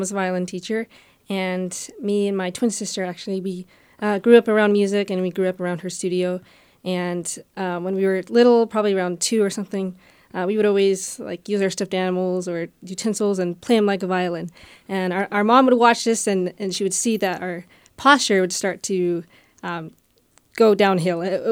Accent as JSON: {"language": "English", "town": "Colorado Springs", "region": "Colorado", "country": "United States", "tie": "born or raised there", "lives_now": "Spokane, United States", "said": "I grew up in Colorado Springs, so I played with the CSYSA down there for most of my orchestra playing."}